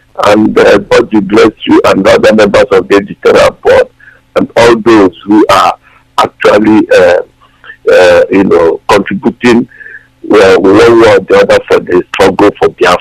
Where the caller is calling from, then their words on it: London, United Kingdom; I'm calling from London